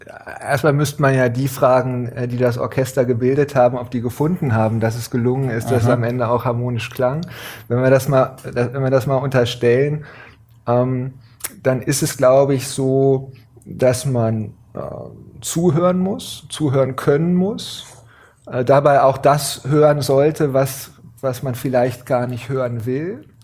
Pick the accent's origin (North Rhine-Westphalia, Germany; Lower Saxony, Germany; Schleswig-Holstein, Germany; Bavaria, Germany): Lower Saxony, Germany; Gifhorn; also born or lived in Berlin; now in Hanover, Germany; Und dann bin ich aufgewachsen, groß geworden in Gifhorn und bin zum Studieren nach Hannover gekommen. Ja. Also ich bin etwa mein halbes Leben jetzt Hannoveraner, war noch mal einen kurzen Moment, ein paar Jahre in Berlin, aber seit Studium mit dieser einen Unterbrechung in Hannover.